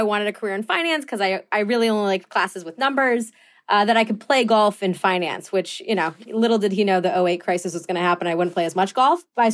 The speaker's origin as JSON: {"language": "English", "town": "Lake Forest", "region": "Illinois", "country": "United States", "tie": "born or raised there", "said": "Just north of Chicago, a town called Lake Forest."}